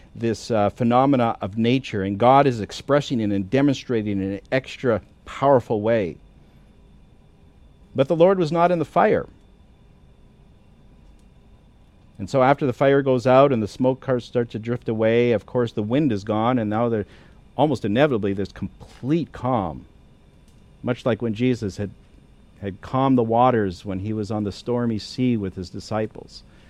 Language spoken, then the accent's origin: English; Canada; now in United States; I've experienced it a couple of times in the country that I was raised in Canada.